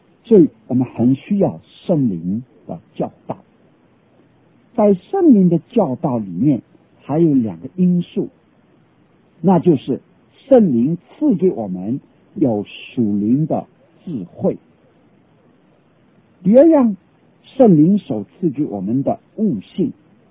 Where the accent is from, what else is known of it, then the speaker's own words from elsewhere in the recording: China; 或者我们中国人说心窍窍通